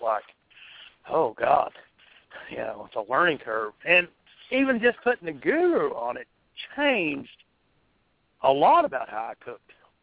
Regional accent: New Mexico, United States; because I grew up in New Mexico, and so we trout fished a lot.

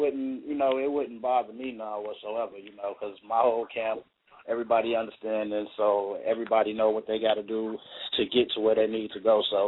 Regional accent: Gary, Indiana, United States; Yeah, I'm from Gary, Indiana, from the west side of Glen Park.

